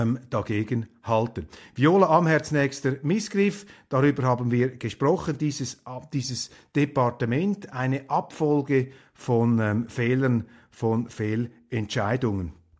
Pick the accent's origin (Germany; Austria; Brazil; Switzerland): Switzerland; Und man bewegt sich da als Schweizer in eine Konfliktzone, wo man vermutlich naturgemäß überfordert ist.